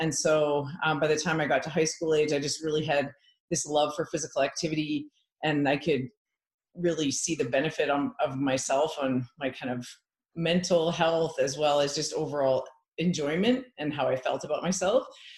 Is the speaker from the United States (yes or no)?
no; Edmonton, Alberta, Canada; I grew up in Edmonton, Alberta.